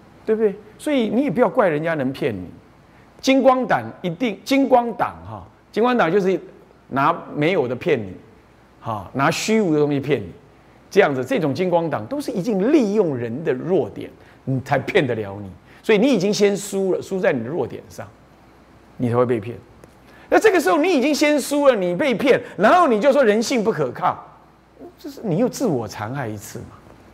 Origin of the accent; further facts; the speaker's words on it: Taiwan; 我说我来自台湾，我跟你素不相识。